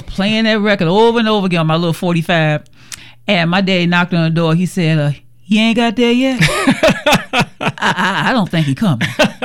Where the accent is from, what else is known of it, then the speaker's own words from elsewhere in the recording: Chicago, Illinois, United States; No, I'm from the Windy City, Chicago.